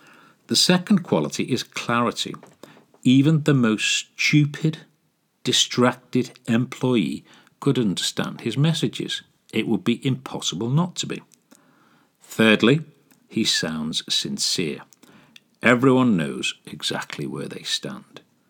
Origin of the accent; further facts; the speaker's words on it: Wigan, North West England, United Kingdom; I first entered a law firm to do some work experience in my hometown of Wigan